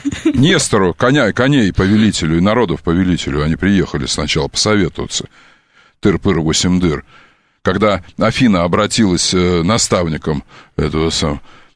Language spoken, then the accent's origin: Russian; Kerch, Crimea, Ukraine; born there; Знаешь, что я родился в Пантикопее?